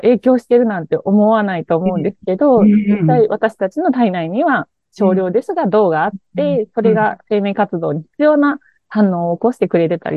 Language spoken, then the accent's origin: Japanese; Matsuyama, Ehime, Japan; also born or lived in Uwajima; 私はですね、もともと出身が愛媛県で、宇和島市というすごく田舎の端っこの方で生まれまして、そこから、幼少期のうちに松山という愛媛県の中心部に引っ越したわけなんですけども、そこで、成長したというか、成長期迎えまして、